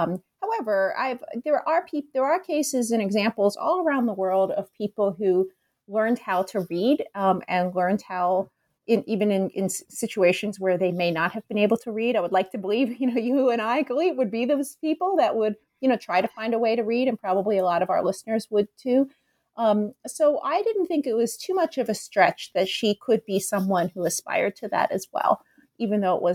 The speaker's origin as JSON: {"language": "English", "town": "Philadelphia", "region": "Pennsylvania", "country": "United States", "tie": "born or raised there", "lives_now": "Chicago, United States", "said": "I live outside Chicago. And for me, one of the interesting things about coming to Chicago, I grew up in Philadelphia, so I'm not from here"}